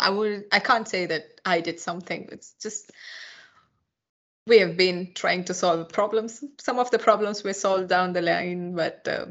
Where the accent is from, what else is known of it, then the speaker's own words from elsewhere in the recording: Kerala, India; So I'm very close to Sri Lanka than to Delhi. But if you take India, I'm from a place called Kerala.